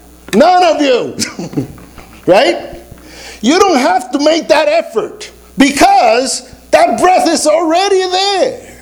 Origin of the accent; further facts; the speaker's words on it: Puerto Rico; That's because I'm from Puerto Rico and that's what we do.